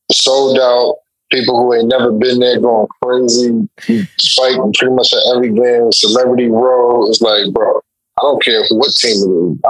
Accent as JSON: {"language": "English", "region": "New Jersey", "country": "United States", "said": "I'm from Jersey, so my parents was catching a train."}